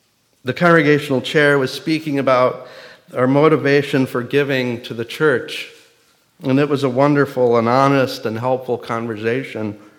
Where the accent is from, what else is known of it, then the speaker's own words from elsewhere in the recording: Beemer, Nebraska, United States; Growing up in Beamer, Nebraska, a little church that I love so dearly and go back there and have fond appreciation for